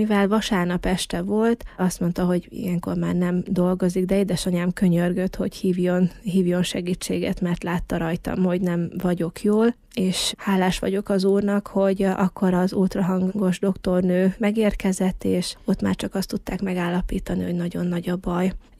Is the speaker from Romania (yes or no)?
no; Zakarpattia Oblast, Ukraine; moved away; egy kárpátaljai utazást terveztünk, szülőfalunkba meglátogatjuk a család otthon maradt tagjait